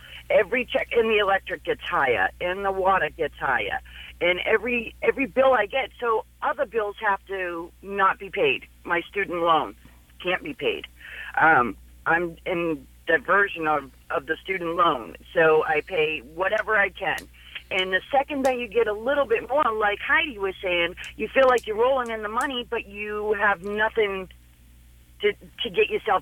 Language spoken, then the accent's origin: English; Boston, Massachusetts, United States; now in Portland, United States; I'm from Boston, Massachusetts.